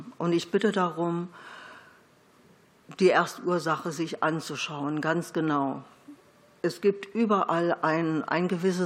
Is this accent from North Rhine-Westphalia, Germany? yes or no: no; Brandenburg, Germany; Ich komme aus dem Land Brandenburg, wohne in Potsdam sehr gerne